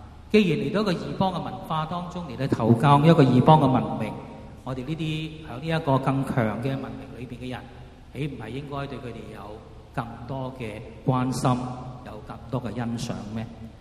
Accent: Hong Kong; 很可能我们心里面都会为到我们香港人

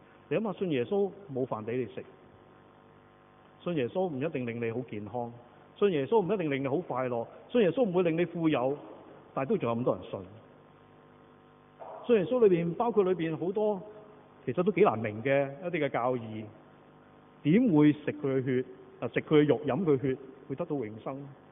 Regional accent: Hong Kong; 我們中國人很現實的，如果你給飯我吃，你給我有實際的利益，我跟你沒問題

